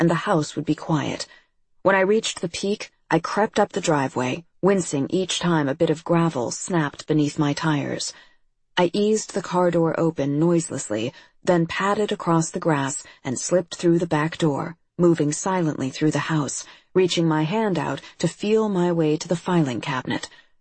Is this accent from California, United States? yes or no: no; Idaho, United States; When other students asked where I was from, I said, "I'm from Idaho," a phrase that, as many times as I've had to repeat it over the years, has never felt comfortable in my mouth.